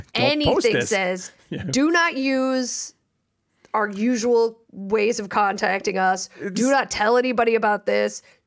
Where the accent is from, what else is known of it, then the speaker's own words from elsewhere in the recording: Chicago, Illinois, United States; because 1,000% of the time I will say Chicago.